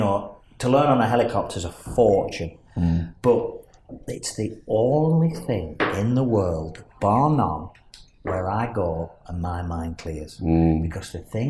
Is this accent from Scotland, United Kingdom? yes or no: no; Burnley, North West England, United Kingdom; from Burnley.